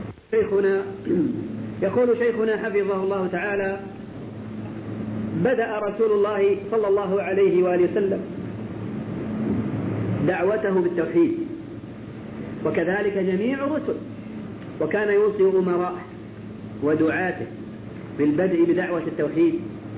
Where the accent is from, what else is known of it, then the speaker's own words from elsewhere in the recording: Egypt; عندنا في مصر قبل الحج هذا الأخير